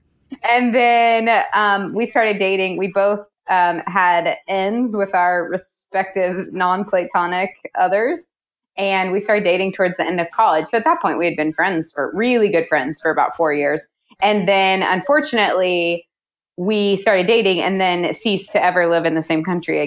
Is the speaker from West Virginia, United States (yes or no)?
no; Missouri, United States; also born or lived in East Africa; now in Portland, United States; I grew up in Missouri and lived there for a while. And then I moved to East Africa and I was there for a while.